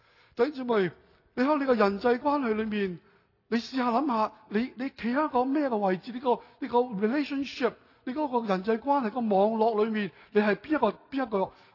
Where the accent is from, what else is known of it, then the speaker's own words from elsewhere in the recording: Hong Kong; born there; 我哋系浙江人嚟。我浙江人，你听唔听到？啊，喂，牧师，你啲广东话唔正嘅，因为我香港出世啊嘛。我浙江人，即系俗话即系上海人。